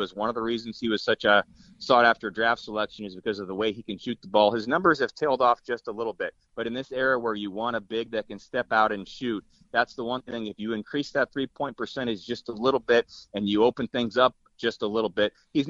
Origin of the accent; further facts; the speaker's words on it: Indiana, United States; I mean, I'm from Indiana, so you mentioned what fans in Indiana expect to see from their team.